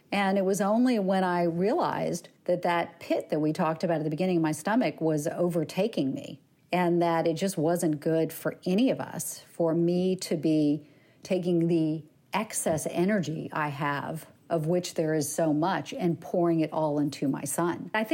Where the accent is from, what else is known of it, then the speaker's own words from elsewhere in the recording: the South, United States; again, I grew up in the South.